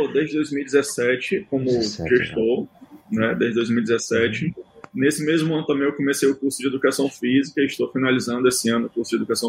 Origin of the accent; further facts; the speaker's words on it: Brazil; moved away; a gente está aqui já parte do outro hemisfério já, tão longe que a gente é do Brasil.